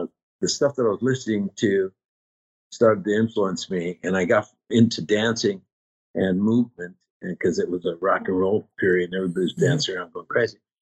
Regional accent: Los Angeles, California, United States; I was born and raised in East

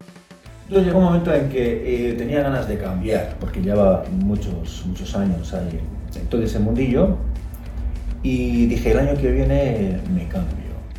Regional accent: San Sebastián, Basque Country, Spain; soy donostiarra de familia navarra.

